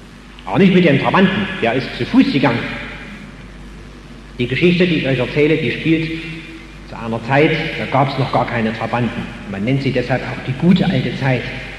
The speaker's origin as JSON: {"language": "German", "town": "Chemnitz", "region": "Saxony", "country": "Germany", "said": "bei uns in Karl-Marx-Stadt ein 80-jähriger Mann eine Reise angetreten bis in den Kaukasus."}